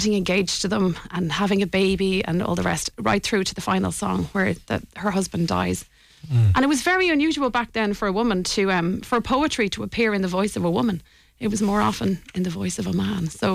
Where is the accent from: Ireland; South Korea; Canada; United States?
Ireland; Dublin, Leinster; now in Galway, Ireland; Yeah, so I'm from Dublin and I studied mechanical engineering in UCD, and my first graduate job in Boston Scientific is what brought me to Galway.